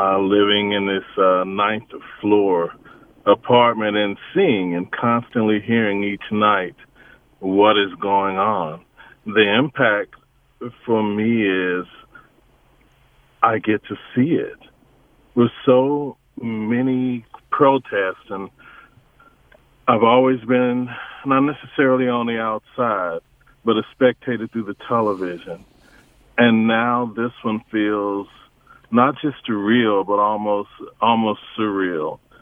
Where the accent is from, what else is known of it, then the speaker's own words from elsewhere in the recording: North Carolina, United States; Growing up in North Carolina, where we grew up, the presence of possible danger, the presence of possibly being hurt, was always present.